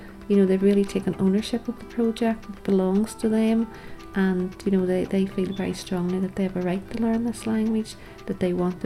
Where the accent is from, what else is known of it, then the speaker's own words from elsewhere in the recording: Belfast, Northern Ireland, United Kingdom; I'm very open about the fact that I'm from East Belfast